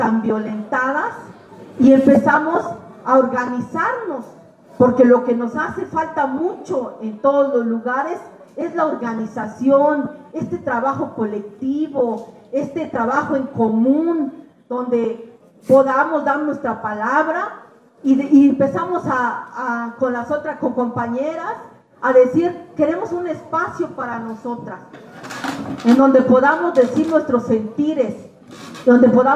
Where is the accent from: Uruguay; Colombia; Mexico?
Mexico; Las Margaritas, Chiapas; soy de Las Margaritas, Chiapas